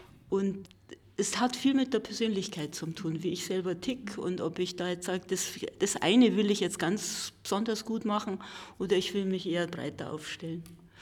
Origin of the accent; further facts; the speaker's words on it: Germering, Bavaria, Germany; also born or lived in Munich; lebe auf dem Bauernhof von meinen Urgroßeltern und bin da 1997 wieder hergezogen. Mein Vater ist in München groß geworden und ich bin in München geboren, aber in Germering dann aufgewachsen.